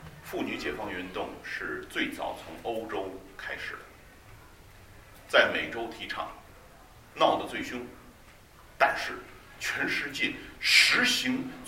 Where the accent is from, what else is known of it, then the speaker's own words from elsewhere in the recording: China; 其实在我们中国人的传统里边，其实大男人主义是这个是做给别人看